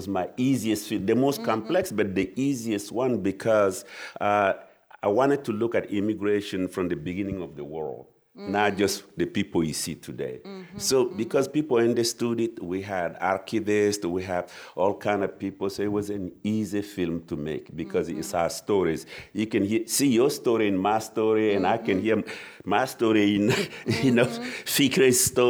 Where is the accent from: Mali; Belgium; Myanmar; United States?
Mali; I was invited to Bamako, I'm from Mali, to be at the premiere of the opera